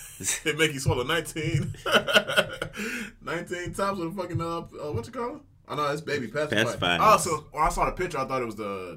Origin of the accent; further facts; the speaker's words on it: Chicago, Illinois, United States; Oh, and I'm from Chicago, nigga.